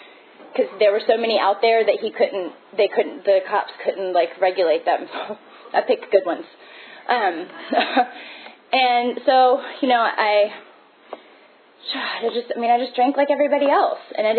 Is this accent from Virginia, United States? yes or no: yes; Richmond, Virginia, United States; I grew up in Richmond. I'm from Richmond. That's where I grew up. I lived in Short Pump, which is not anything like it is now.